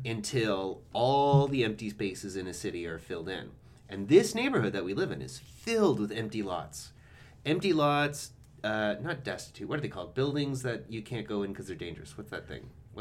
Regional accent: Hamilton, Ontario, Canada; Well, okay, so I'm originally from Hamilton

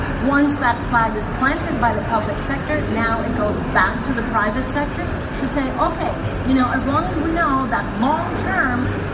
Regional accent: Costa Rica; I'm from Costa Rica, wonderful little country.

